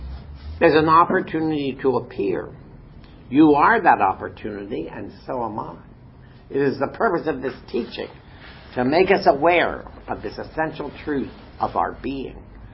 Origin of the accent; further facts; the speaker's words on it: Harrisburg, Pennsylvania, United States; I'm from Harrisburg, Pennsylvania.